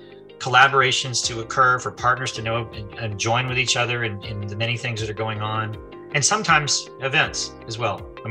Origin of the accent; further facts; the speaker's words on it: Houston, Texas, United States; I was born in Houston, in Briarcroft, which is a little sliver of a neighborhood, kind of out near Briar Grove, I guess. And went to the public schools here